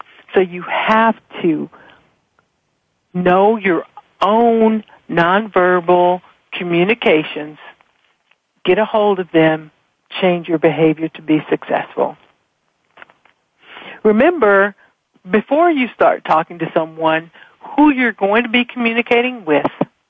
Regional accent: Kentucky, United States; I am originally from Kentucky.

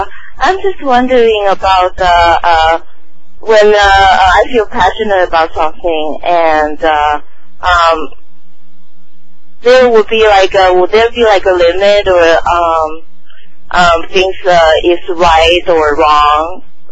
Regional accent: Taiwan; now in United States; In Taiwan.

